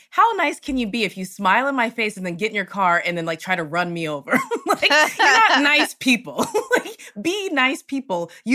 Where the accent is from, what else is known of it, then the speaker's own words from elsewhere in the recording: the South, United States; So I've been driving for more than half my life. I'm from the South. So you learn how to drive.